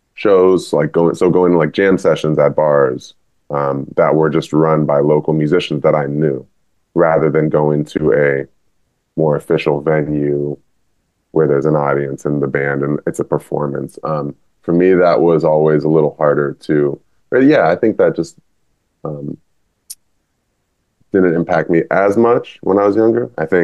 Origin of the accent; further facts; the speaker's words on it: Berkeley, California, United States; I think just being here in the Bay Area, I was raised in Berkeley, the community